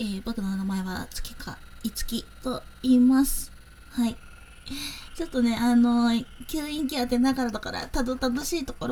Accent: South Kanto, Japan; 出身は南関東です。はい、南関東のどこかまではまあね、伏せさせていただきますが

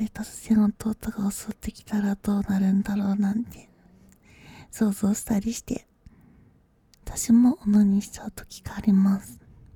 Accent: Gifu, Japan; also born or lived in Kanagawa; 生まれたのは神奈川県なんですけれども、ほぼ岐阜県で育ってきましたので、岐阜県民と言っていいんじゃないかなって思います。

